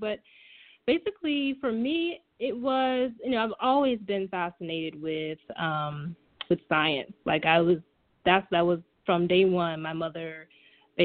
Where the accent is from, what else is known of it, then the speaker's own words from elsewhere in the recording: Rock Hill, South Carolina, United States; I went to Winthrop University back in my hometown in Rock Hill, South Carolina